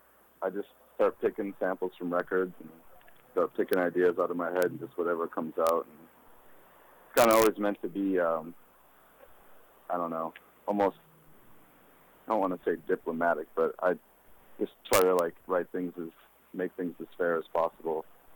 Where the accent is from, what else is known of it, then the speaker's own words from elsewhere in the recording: Hopkins, Minnesota, United States; Growing up in Minneapolis, actually, kind of was like my second raising, like after I left my parents' house, and everyone that I met in Minneapolis that I hadn't known in Hopkins